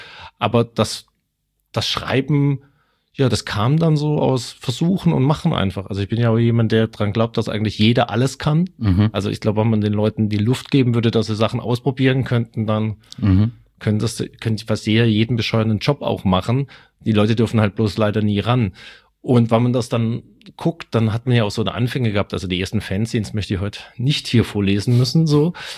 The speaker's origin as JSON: {"language": "German", "town": "Stuttgart", "region": "Baden-Württemberg", "country": "Germany", "accent": "Swabian", "said": "in Stuttgart, wo ich herkomme, wo ich meinen schwäbischen Akzent auch noch gelernt habe."}